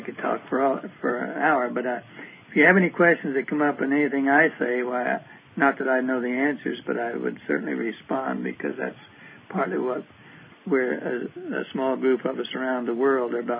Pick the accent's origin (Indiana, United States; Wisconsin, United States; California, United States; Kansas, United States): Kansas, United States; My story starts from the fact that I grew up in Kansas, western Kansas, out near Dodge City, which is really a real city, sort of. And I lived in the country.